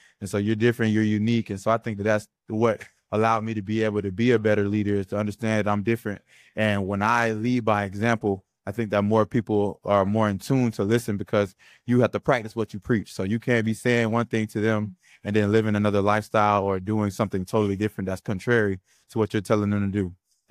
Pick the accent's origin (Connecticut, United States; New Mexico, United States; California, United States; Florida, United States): Florida, United States; Alachua; Yes, I'm actually from Alachua, Florida, a small town outside of Gainesville, Florida.